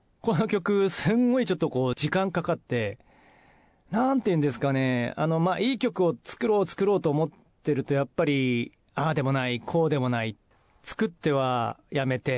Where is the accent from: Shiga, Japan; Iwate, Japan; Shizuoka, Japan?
Iwate, Japan; Morioka; 私のね、地元が岩手県盛岡市渋民というところなんですけども